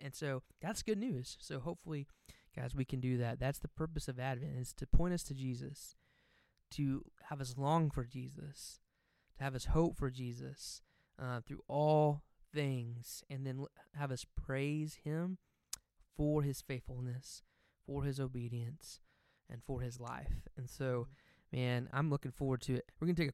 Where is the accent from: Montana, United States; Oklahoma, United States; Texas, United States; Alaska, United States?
Oklahoma, United States; Growing up in Oklahoma, we have this place called Festival Lights in Chickasha.